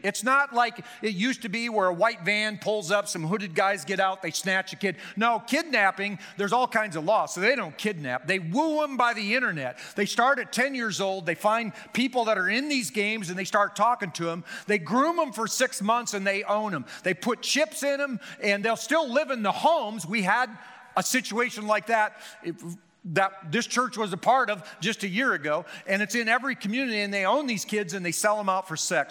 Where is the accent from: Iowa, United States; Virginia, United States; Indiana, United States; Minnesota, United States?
Iowa, United States; Carroll; Number three, my hometown, Carroll, Iowa.